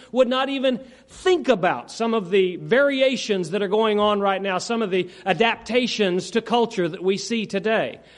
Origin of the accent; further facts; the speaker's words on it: San Francisco, California, United States; born there; I could not help it that I was born in San Francisco. That's not my fault, okay?